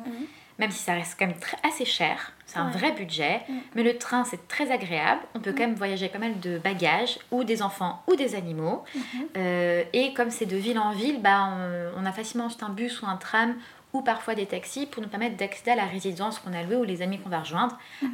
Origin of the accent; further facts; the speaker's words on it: Paris, Île-de-France, France; moi, je suis parisienne, j'habite à Paris.